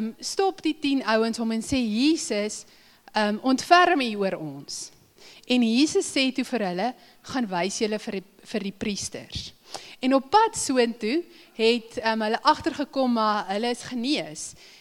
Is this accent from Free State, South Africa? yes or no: yes; Free State, South Africa; Ek het in die Vrystaat groot geword